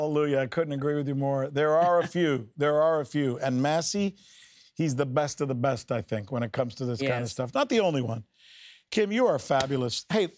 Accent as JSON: {"language": "English", "country": "Cuba", "moved": "yes", "lives_now": "United States", "said": "I'm an American, damn it. I came from a communist country. I came from Cuba."}